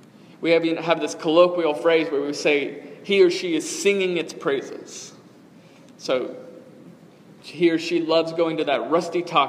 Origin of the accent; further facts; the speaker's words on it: Texas, United States; also born or lived in Nashville; I transferred from Dallas Baptist University, so I grew up in Texas, transferred to Belmont University in Nashville